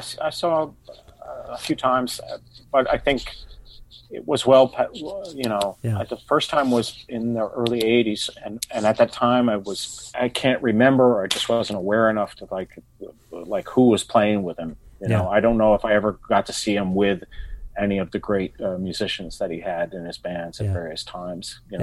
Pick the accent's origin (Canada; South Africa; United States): United States; I am American and that this is where I live.